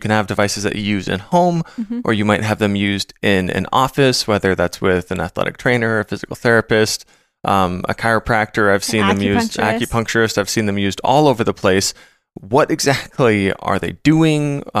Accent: Minnesota, United States; especially if you live somewhere like I grew up in Minnesota.

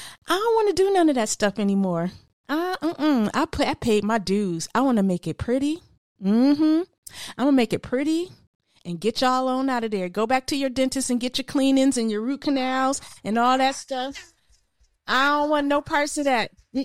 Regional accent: Flint, Michigan, United States; Because, you know, when you come for me, I am from Flint, Michigan.

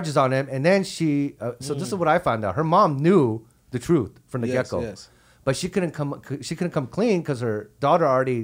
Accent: Pico Rivera, California, United States; when I grew up in Pico Rivera, all yes. Mexican neighborhood, okay, I wasn't treated that bad. When I had that 6 months where I lived in Compton, wasn't treated bad.

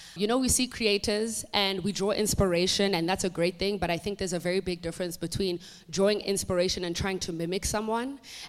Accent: Johannesburg, Gauteng, South Africa; also born or lived in Durban / United Kingdom; I was born in Durban. I then moved to the UK for a little bit. And then I found myself back in Johannesburg. My schooling, education, career started here in Johannesburg. I went to primary school here, high school here. And then I went to UCT.

